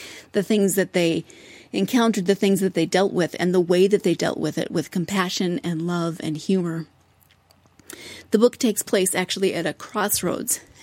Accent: United States; Since I grew up in the States, I tend to think of the 50s from television as, you know, suburban moms, picket fences

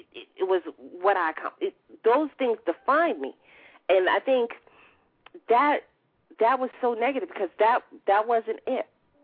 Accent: Roosevelt, New York, United States; Being from Long Island, Roosevelt, Long Island, I took so much pride in growing up in Roosevelt.

